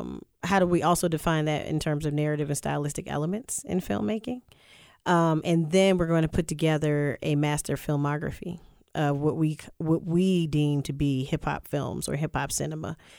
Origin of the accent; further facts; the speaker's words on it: Virginia, United States; I'm from Virginia, so you know, whether it's … really, right, really put Virginia on the map in that space.